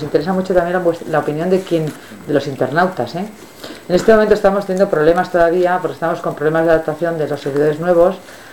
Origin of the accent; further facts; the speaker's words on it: Madrid, Community of Madrid, Spain; como españoles y como madrileños, tiene que gustar